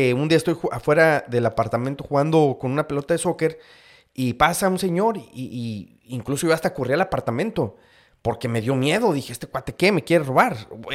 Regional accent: Mexico; moved away; nosotros llegamos aquí de México en un verano.

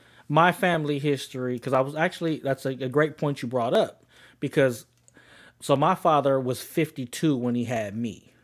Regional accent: Oakland, California, United States; And growing up, I grew up in East Oakland

